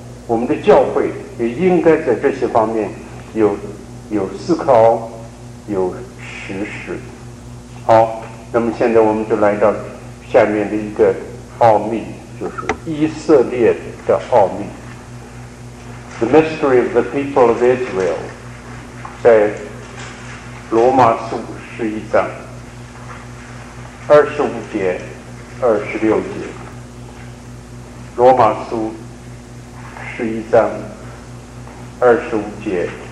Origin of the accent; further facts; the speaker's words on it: China; 当然 American aggressiveness 和我们中国人的这个文化的背景，我们的 cultural background 有点不同。